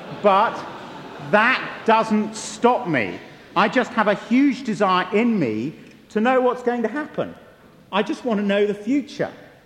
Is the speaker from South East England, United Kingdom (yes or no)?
yes; Basingstoke, South East England, United Kingdom; I come from Basingstoke.